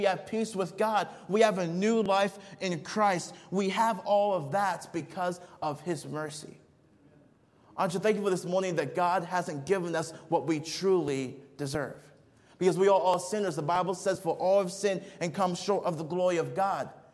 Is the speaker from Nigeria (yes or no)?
yes; Nigeria; I remember growing up in Nigeria, going over to the marketplaces